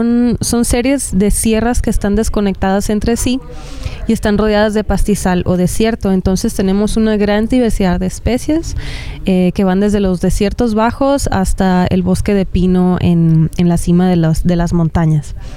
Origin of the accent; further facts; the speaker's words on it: Sonora, Mexico; Soy bióloga, soy de Sonora, México, y trabajo en la zona fronteriza de entre México y Estados Unidos.